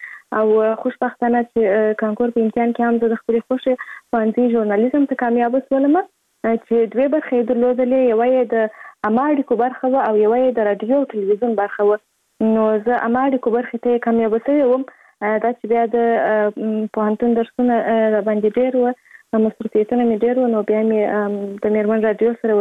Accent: Kandahar, Afghanistan; born there

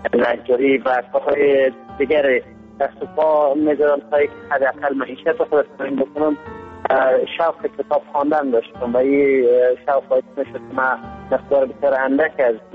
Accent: Kabul, Afghanistan; born there; من در سال 48 در کابل دنیا آمدم، در منطقه به نام فاضل بیگ نزدیک قرقه.

